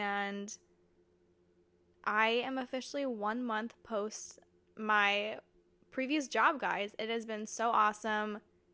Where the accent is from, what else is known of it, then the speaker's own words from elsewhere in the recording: Arizona, United States; also born or lived in Ohio; I was born in Ohio when my parents moved us to Arizona. If you ask … that was possibly the worst thing that could have ever happened to her.